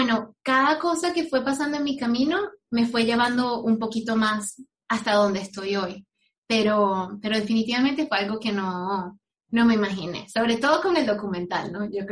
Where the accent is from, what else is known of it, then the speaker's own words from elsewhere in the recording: Venezuela; moved away as an adult; Yo me fui de Venezuela sabiendo que quería formarme, que quería ser una profesional que pudiese desarrollar tecnologías para la industria química